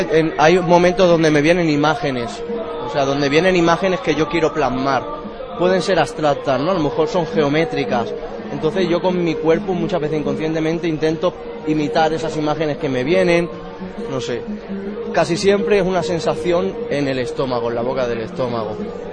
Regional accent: Barcelona, Catalonia, Spain; born there; Yo nací en Barcelona, pero mis raíces son andaluzas.

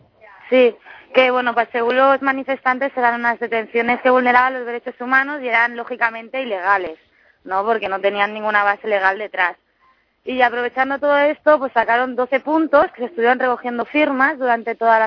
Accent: Barcelona, Catalonia, Spain; de Barcelona.

